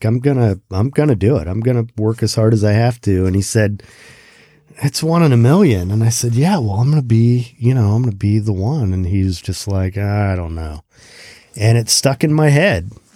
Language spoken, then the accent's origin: English; Kokomo, Indiana, United States; born there; I was born in Kokomo, Indiana.